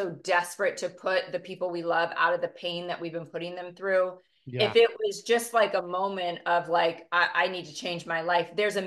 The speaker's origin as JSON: {"language": "English", "region": "Maryland", "country": "United States", "tie": "born or raised there", "said": "I grew up in Maryland, big old Irish Catholic family, youngest of six kids."}